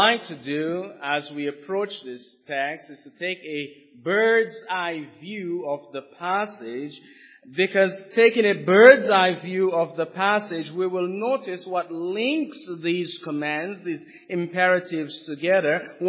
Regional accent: Dominica; I was raised in the Caribbean, in a small island called Dominica.

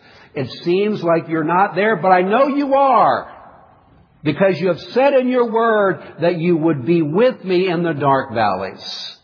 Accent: Highlands, Papua New Guinea; When I was a boy, I grew up in Papua New Guinea. My parents were missionaries, and we were up in the highlands over 6,000 feet high.

